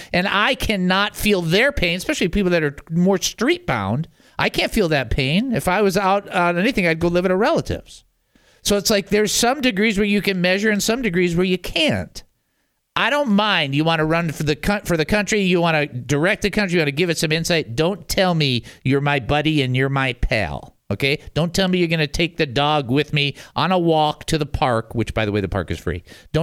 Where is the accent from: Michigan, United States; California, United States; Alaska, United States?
Michigan, United States; Detroit; I'm from Detroit just like you are. No, you're not. And they don't talk that way. We talk hockey.